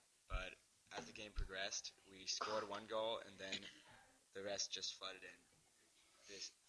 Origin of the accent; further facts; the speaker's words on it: Virginia, United States; and I'm from Virginia.